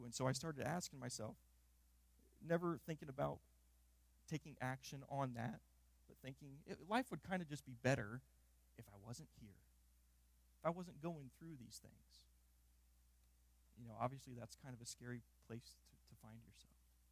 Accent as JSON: {"language": "English", "town": "Waynesfield", "region": "Ohio", "country": "United States", "tie": "born or raised there", "said": "one of the big things that life was like growing up in Waynesfield was that everybody called themselves a Christian"}